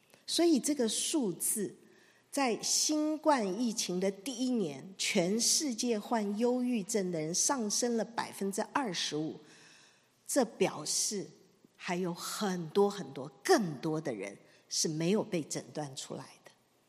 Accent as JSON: {"language": "Chinese", "country": "China", "said": "就是我们中国人有一句话说，好汉只怕病来磨"}